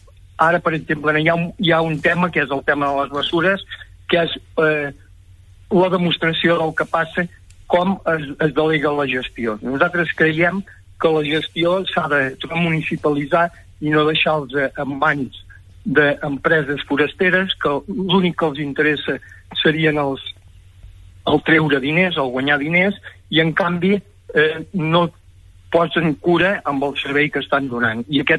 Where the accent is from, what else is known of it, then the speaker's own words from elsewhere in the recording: Palafrugell, Catalonia, Spain; sóc una persona de Palafrugell.